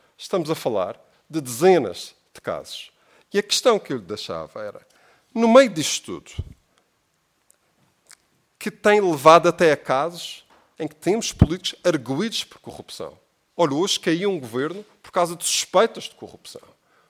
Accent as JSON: {"language": "Portuguese", "region": "Madeira", "country": "Portugal", "said": "como já percebeu pelo meu sotaque, eu sou da região autónoma da Madeira."}